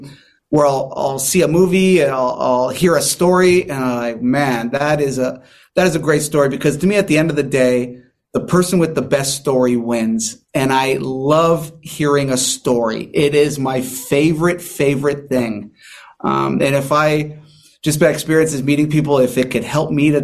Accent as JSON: {"language": "English", "town": "San Diego", "region": "California", "country": "United States", "said": "I'm from here. I'm from San Diego. That's where I'm from."}